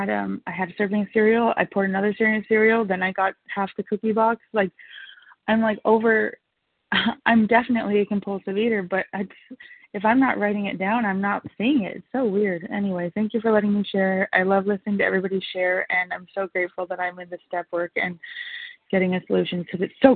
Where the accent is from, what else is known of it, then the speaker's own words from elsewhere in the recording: Columbia, Tennessee, United States; I'm from Columbia, Tennessee